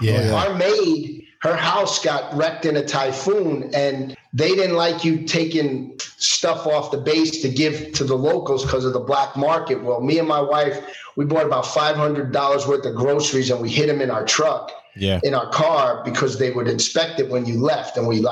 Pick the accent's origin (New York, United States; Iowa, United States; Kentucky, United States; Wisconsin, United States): New York, United States; Manhattan; I grew up in Manhattan.